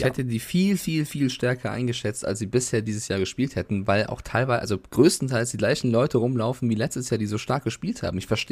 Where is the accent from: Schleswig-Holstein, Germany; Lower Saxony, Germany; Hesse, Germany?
Hesse, Germany; Frankfurt; born there; Ich als Frankfurter, komme ja gebürtig aus Frankfurt